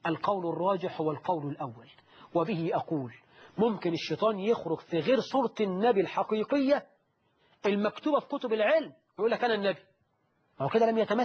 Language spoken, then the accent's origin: Arabic; Syria; بقول عندنا في سوريا بعد دفن الميت بثلاث أيام منجيب دفوف